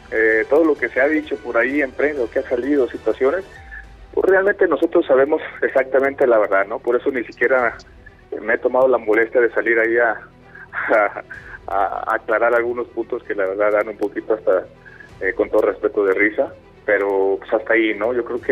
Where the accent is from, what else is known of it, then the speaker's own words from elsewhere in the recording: Mexico; ha sido un club importante para nosotros como mexicanos, como futbolistas que hemos ido al extranjero